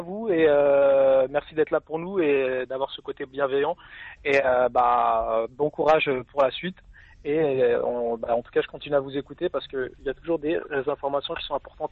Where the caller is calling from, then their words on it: Poissy, Île-de-France, France; De Poissy.